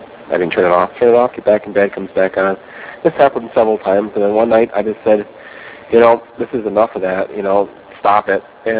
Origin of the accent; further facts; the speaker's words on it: Oklahoma, United States; Well, I'm right from Oklahoma.